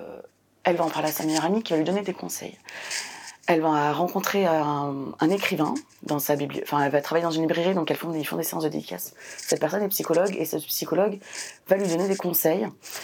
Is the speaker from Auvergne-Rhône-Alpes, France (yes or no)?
yes; Lyon, Auvergne-Rhône-Alpes, France; Moi, je suis lyonnaise